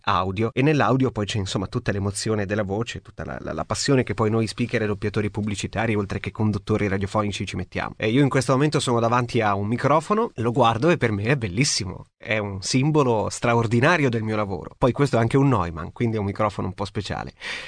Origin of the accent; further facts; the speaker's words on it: Milan, Lombardy, Italy; accent: Lombard; io sono nato e cresciuto a Milano. C'è da dire la verità che i miei genitori in realtà sono meridionali, almeno in famiglia non si è mai parlato il milanese